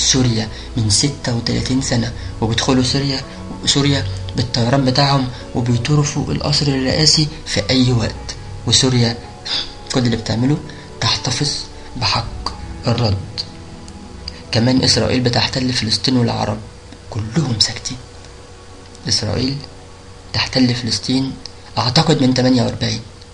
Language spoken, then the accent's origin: Arabic; Egypt; خلوني انا اقول رأيي الشخصي كمصري